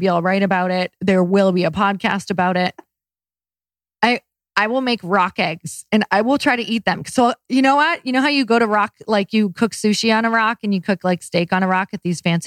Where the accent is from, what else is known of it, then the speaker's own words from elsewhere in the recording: Midwest, United States; I'm from the Midwest. Like, you can do it.